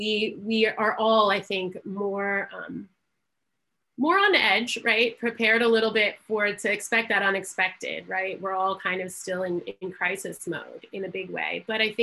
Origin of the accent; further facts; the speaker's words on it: Baltimore, Maryland, United States; I grew up in Baltimore, and I've lived kind of all over the country.